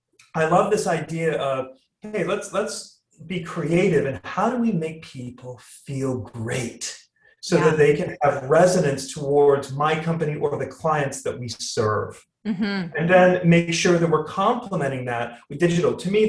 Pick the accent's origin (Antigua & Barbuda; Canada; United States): Antigua & Barbuda; As you mentioned at the top of the podcast, I come from Antigua, and Antigua is only 12 miles long and 9 miles wide.